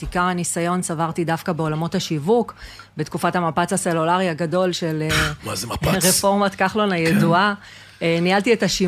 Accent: Holon, Tel Aviv District, Israel; גדלתי בחולון, כן. אבל בסופו של דבר הגענו למושב

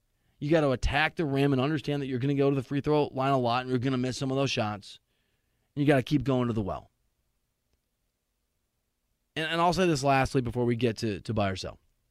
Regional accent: Iowa, United States; I'm from Iowa. We had a John Deere plant in my town.

